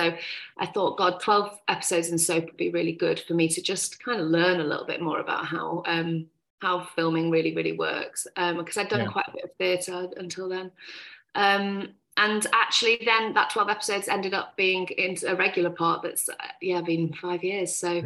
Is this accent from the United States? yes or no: no; Manchester, North West England, United Kingdom; also born or lived in London; I am an actress from Manchester originally.